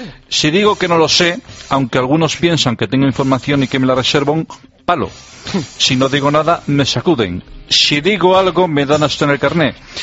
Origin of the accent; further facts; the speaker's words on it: Spain; Si no digo lo que siento como español con respecto al tema de la infanta